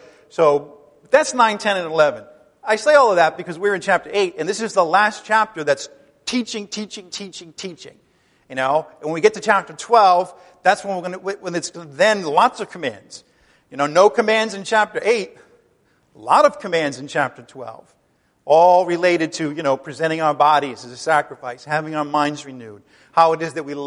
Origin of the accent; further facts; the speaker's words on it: Ireland; Now, I'm Irish, so that's sort of, that's built into the Irish psyche, I have to let you know.